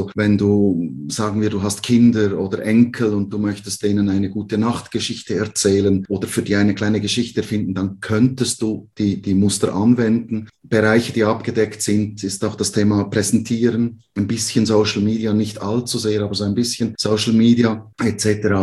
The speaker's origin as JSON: {"language": "German", "country": "Switzerland", "tie": "born or raised there", "said": "Ich bin im Gastgewerbe groß geworden in der Schweiz."}